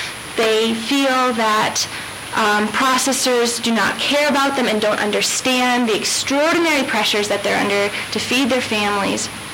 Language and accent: English; United States; I was an American. I didn't present myself as an American, but I presented I'm a foreigner.